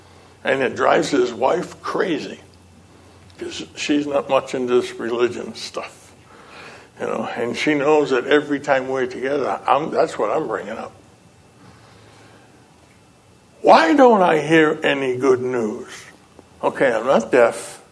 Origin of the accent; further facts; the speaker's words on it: West Upton, Massachusetts, United States; And that's when I met Rick, because he was from Upton. I was from West Upton, much better place.